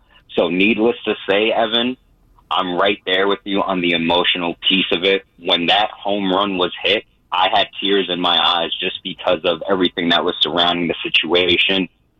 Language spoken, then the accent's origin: English; Middletown, New York, United States; And hey, I'm from Middletown up here too.